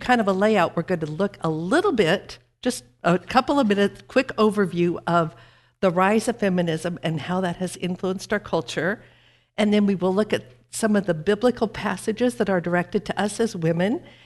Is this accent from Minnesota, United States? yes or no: no; Oregon, United States; now in Kentucky; I grew up in Oregon, which Nicole thinks is hilarious. And so having moved to Kentucky